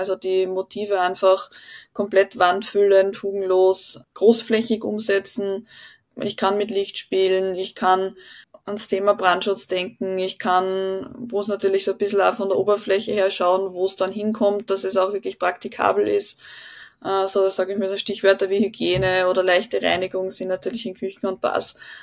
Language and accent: German; Leonding, Upper Austria, Austria; Ich komme aus Leonding in Österreich, nicht weit weg von der Donau.